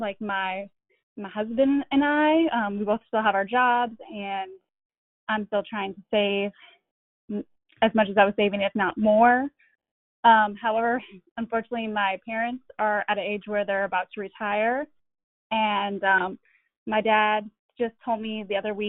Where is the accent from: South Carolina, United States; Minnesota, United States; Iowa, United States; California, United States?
Iowa, United States; Guttenberg; now in Cedar Rapids, United States; I'm originally from Guttenberg, so that's probably why it's showing there. But I live in Cedar Rapids now.